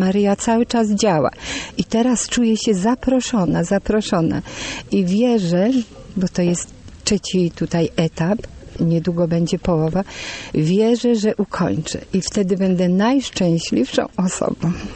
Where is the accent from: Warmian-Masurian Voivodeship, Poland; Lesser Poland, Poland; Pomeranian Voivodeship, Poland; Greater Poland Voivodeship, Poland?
Greater Poland Voivodeship, Poland; Nowe Skalmierzyce; Ja jestem parafianką z Nowych Skalmierzyc, z parafii Bożego Ciała.